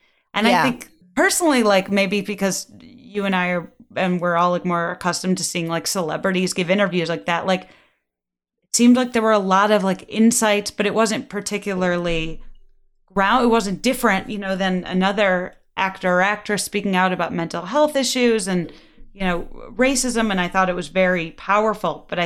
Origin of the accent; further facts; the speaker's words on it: Illinois, United States; I'm from the North Shore of Chicago.